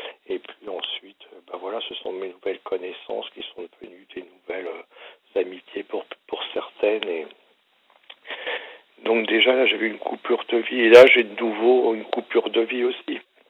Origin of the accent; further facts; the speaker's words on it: Centre-Val de Loire, France; Je suis remonté, tant bien que mal, dans ma région d'origine, qui est la Touraine